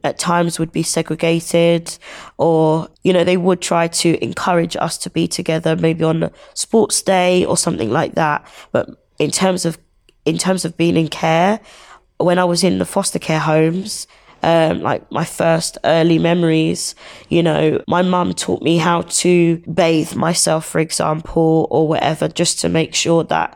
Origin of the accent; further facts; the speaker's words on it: Nigeria; My mum is from Nigeria, so I'm Nigerian. Both my parents are from Nigeria.